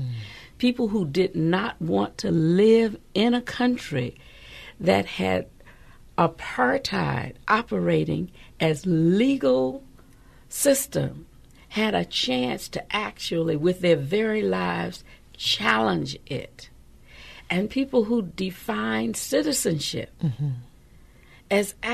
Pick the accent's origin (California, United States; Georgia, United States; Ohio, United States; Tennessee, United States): Georgia, United States; Albany; As a young black woman growing up in Albany, I had been highly motivated by a number of things.